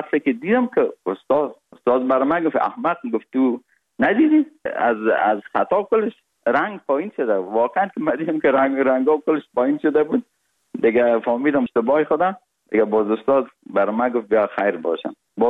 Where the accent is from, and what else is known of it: Kabul, Afghanistan; born or raised there; also born or lived in Parwan